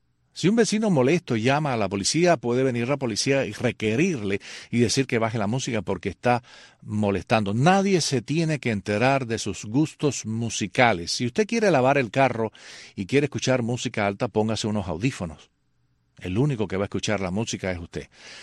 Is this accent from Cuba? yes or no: yes; Cuba; moved away; nosotros todos, cuando salimos de Cuba en algún momento determinado, nos equivocamos.